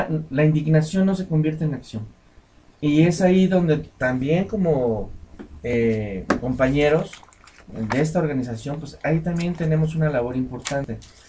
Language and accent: Spanish; Nicolás Romero, State of Mexico, Mexico; les platico un caso de donde soy, Nicolás Romero